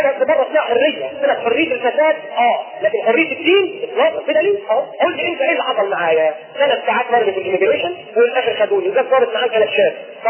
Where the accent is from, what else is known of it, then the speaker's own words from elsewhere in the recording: Egypt; يعني انا مصري واحب مصر واحب بلدي،